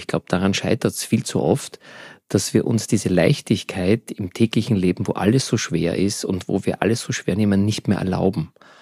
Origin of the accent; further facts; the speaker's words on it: Vienna, Austria; kam also aus Polen, aus Katowice. Meine Mami kam aus dem Burgenland. Ich bin ein typischer Wiener.